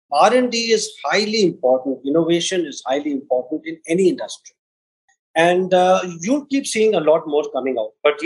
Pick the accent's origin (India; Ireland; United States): India; So being an Indian, very typically, cricket obviously is always on the top because it's all around you.